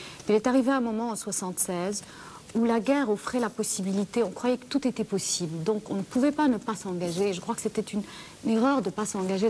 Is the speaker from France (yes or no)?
no; Lebanon; moi aussi, en tant que Libanaise